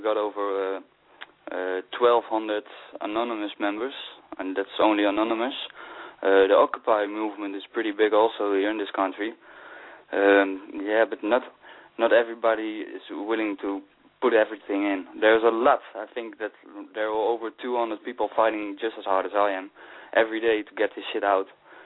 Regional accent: Netherlands; The Netherlands. I'm from the Netherlands. I'm from Europe. Yes, I'm from a small fucked up village.

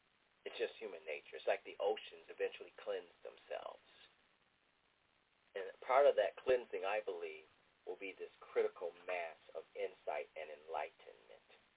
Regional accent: Ohio, United States; born or raised there

